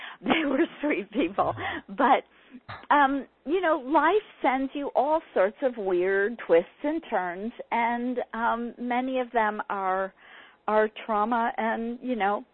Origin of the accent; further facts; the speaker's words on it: California, United States; I'm growing up in California in the 60s and 70s. I minored in philosophy in college.